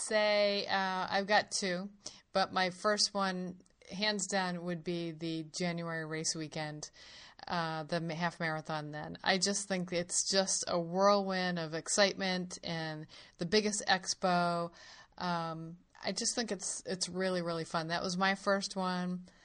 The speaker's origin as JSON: {"language": "English", "region": "Massachusetts", "country": "United States", "tie": "born or raised there", "said": "I don't know if it's growing up in the Boston area, but that distance was just so much more than a half marathon."}